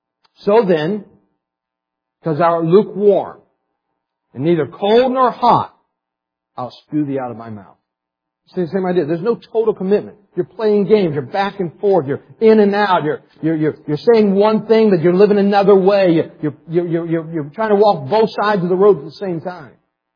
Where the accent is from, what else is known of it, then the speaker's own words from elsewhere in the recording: West Virginia, United States; Okay, I'm from West Virginia, so I mean this in all love and affection.